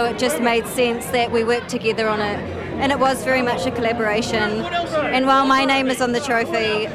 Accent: Grey Lynn, Auckland, New Zealand; I grew up in Greylin, my mum grew up in Ponsonby, so that history is entrenched in my whakapapa.

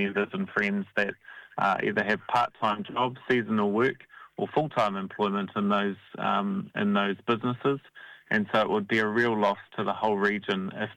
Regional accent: Hawke's Bay, New Zealand; Very concerned. I grew up in Hawke's Bay, so I understand.

